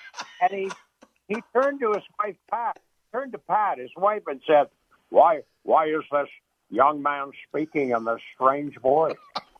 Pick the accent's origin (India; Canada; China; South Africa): Canada; moved away as an adult; now in United States; I started my career, because I'm a Canadian, and when I came down from Canada, the first impression I did was Richard Nixon.